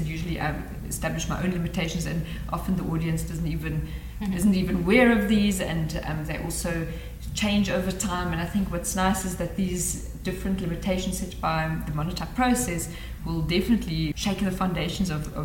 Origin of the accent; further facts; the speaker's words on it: South Africa; first language German; English is a second language; because my mother tongue is German, but I've lived in South Africa my whole life. I can speak English, Afrikaans, I can speak a little bit of French.